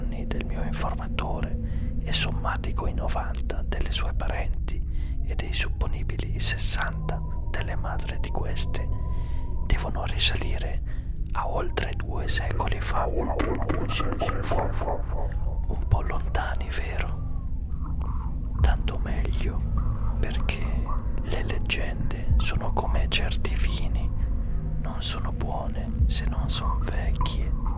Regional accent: Bergamo, Lombardy, Italy; Io sono un bergamasco

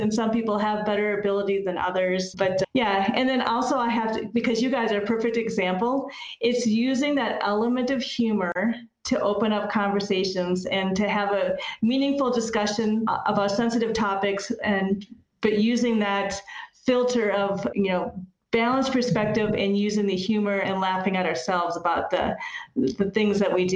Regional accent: Midwest, United States; I grew up in the Midwest.

